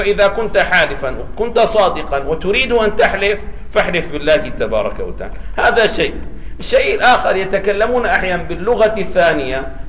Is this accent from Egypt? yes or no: no; Syria; مثلا هذا عندنا في الشام هذه الدزينة اللي بسموها مؤلفة من 12 قطعة